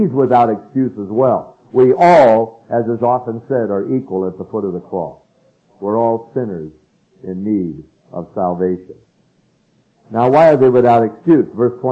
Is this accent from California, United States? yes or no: yes; California, United States; And I was a boy from California